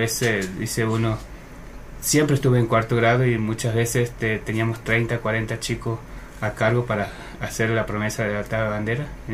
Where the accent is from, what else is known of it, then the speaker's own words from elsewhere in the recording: Río Grande, Tierra del Fuego, Argentina; Nosotros venimos de Tierra del Fuego, Río Grande.